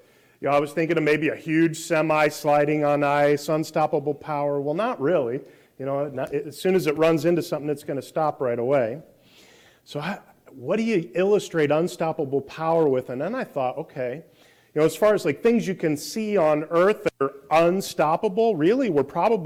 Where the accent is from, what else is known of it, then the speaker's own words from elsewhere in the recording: Iowa, United States; I grew up in Iowa, and we had a tri-level house